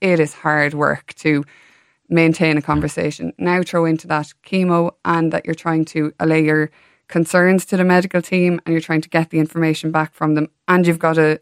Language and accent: English; Baltinglass, County Wicklow, Ireland; I'm from Baltinglass in Wicklow originally, which is just down the road from Ballymore Eustace.